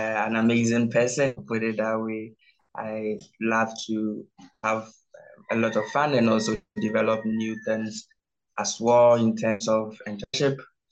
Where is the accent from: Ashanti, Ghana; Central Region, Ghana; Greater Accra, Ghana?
Greater Accra, Ghana; Accra; I grew up in Ghana at a place we call the capital city of Ghana, which is Accra, in a town called Amasa. Yeah, so that's where I grew up.